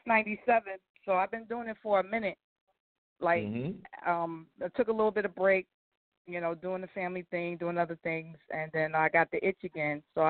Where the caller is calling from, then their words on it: New Jersey, United States; New Jersey, right across the river.